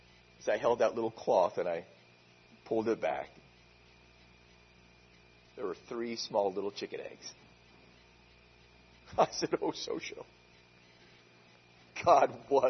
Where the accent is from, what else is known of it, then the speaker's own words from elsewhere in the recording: United States; born there; I'm so glad I was born in America.